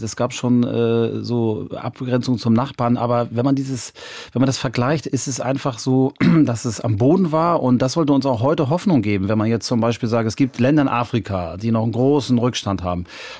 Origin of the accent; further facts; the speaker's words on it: Hamburg, Germany; Und ich finde das in meiner Heimatstadt Hamburg so traurig